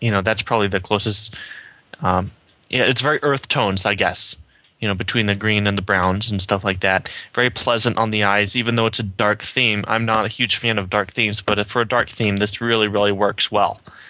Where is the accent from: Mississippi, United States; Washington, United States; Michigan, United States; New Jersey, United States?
Washington, United States; from Washington State.